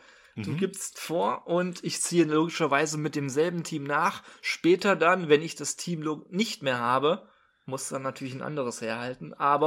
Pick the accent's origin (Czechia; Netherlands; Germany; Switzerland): Germany; wir sind ein deutscher Podcast, wir sind beide Deutsche